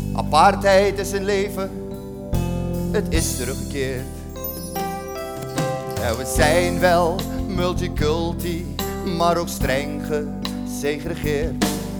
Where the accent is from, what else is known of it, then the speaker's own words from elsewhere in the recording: Suriname; Maar ik ben een Surinamer.